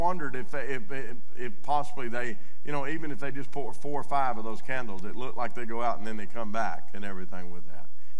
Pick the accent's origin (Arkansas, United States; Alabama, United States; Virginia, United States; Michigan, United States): Arkansas, United States; Now, I know none of you ever did this, but I'm from Arkansas, okay?